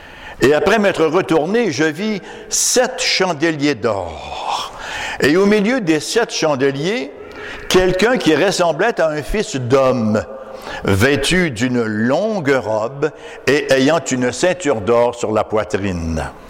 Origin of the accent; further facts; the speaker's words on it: Quebec, Canada; En tant que bon petit Québécois complexé